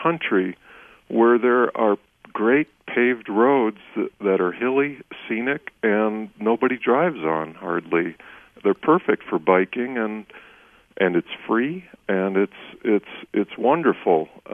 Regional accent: Menomonee Falls, Wisconsin, United States; now in Cortez, United States; I grew up in Menominee Falls and lived outside of Cross Plains for, probably 15 years.

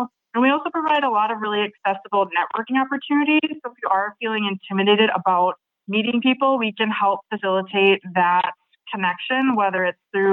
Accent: Superior, Wisconsin, United States; now in Duluth, United States; I bought my house in Duluth, I'm from Superior, so I kind of have best of both worlds, where I love Superior because I grew up there, and then I live in Duluth

